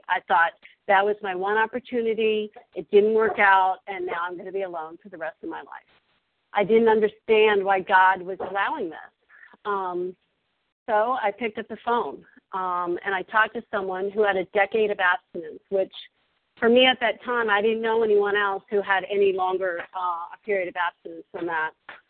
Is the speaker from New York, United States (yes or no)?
no; Virginia, United States; also born or lived in Colorado; but I lived in Colorado by this point, and I'm originally from Virginia, where I am now.